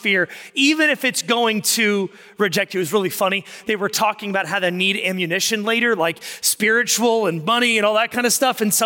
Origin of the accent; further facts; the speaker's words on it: Texas, United States; Because we're from Texas, so we might mean different things.